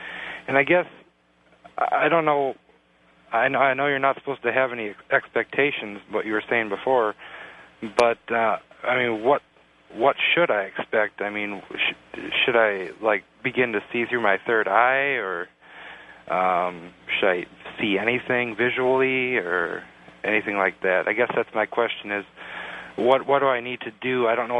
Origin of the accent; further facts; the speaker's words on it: Wisconsin, United States; from Wisconsin.